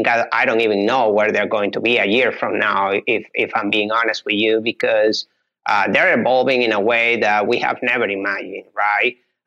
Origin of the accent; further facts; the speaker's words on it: Venezuela; English is a second language; So I'm originally from Venezuela. That's in South America.